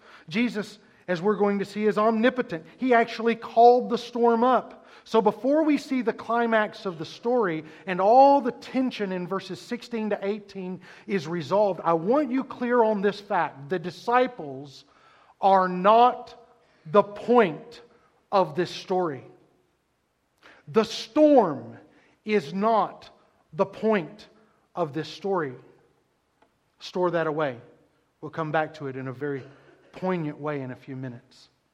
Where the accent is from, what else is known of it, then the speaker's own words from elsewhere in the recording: Georgia, United States; I was raised in Georgia.